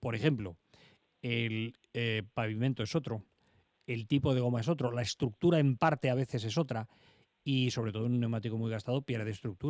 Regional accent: Madrid, Community of Madrid, Spain; yo por ejemplo soy madrileño.

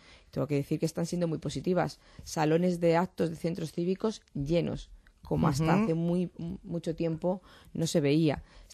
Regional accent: Getafe, Community of Madrid, Spain; mi pasión absoluta es Getafe, es mi pueblo, como yo uh-huh. lo llamo.

